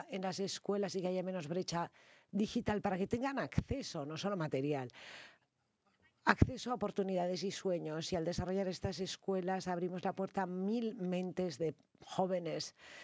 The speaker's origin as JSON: {"language": "Spanish", "country": "Singapore", "said": "soy estudiante, vivo en Singapur en bachillerato. Yo vengo de un país rico, Singapur."}